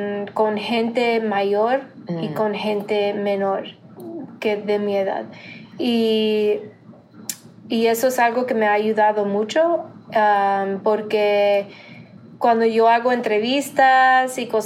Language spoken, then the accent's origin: Spanish; Cuba; yo siendo cubana, mi español está diferente.